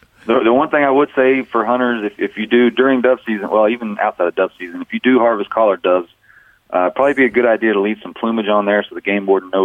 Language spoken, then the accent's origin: English; Longview, Texas, United States; You know, I grew up around Longview, and I was up there back in March for my dad's birthday.